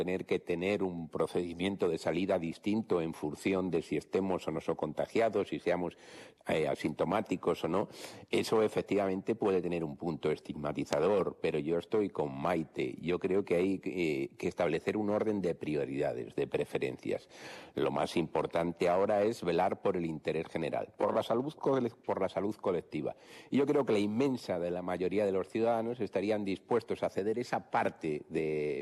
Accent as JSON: {"language": "Spanish", "country": "Spain", "said": "Todos somos españoles"}